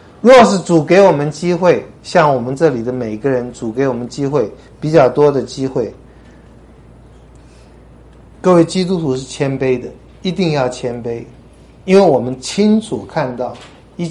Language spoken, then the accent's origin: Chinese; China; 那个我们中国人说仓颉造字的时候，天雨粟，鬼夜哭。